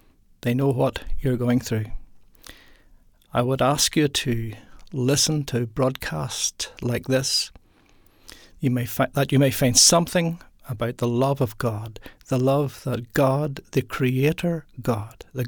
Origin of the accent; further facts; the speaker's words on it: Ireland; I'm from Ireland, a country which is divided by a border just like Korea.